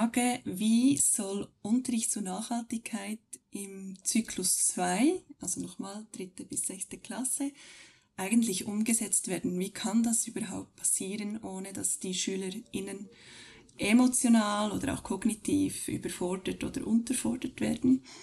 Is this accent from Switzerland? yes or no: yes; Switzerland; Es ist nicht ganz dasselbe, wie jetzt bei uns in der Schweiz im Lehrplan drin ist.